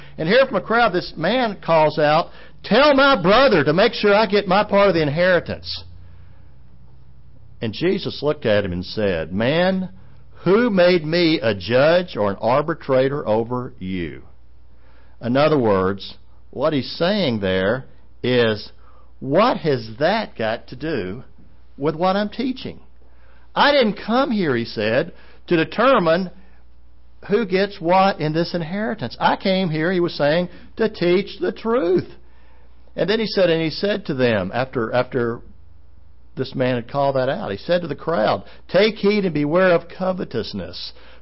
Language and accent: English; Nashville, Tennessee, United States; back in Nashville, I grew up in Nashville, and I left Nashville for a number of years, then I moved back there in 85, been there back there since.